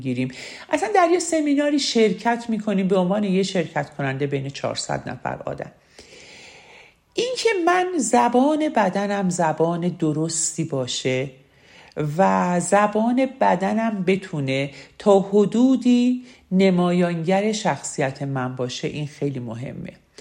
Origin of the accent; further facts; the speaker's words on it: Iran; خوشبختانه ما ایرانی هستیم